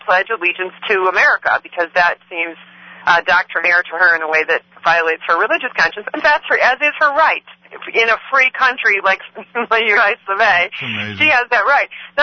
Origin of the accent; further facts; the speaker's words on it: Michigan, United States; just this case I know in my home state of Michigan